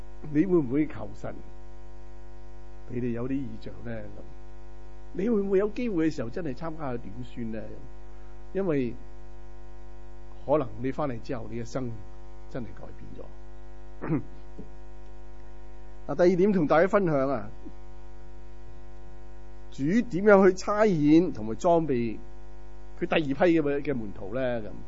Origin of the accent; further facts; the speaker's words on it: China; 不过其实我哋中国人咧，我哋都应该明噶吓、啊。啊，小学嘅时候啊，读书都有读过啊。我谂你要喺国内出嚟先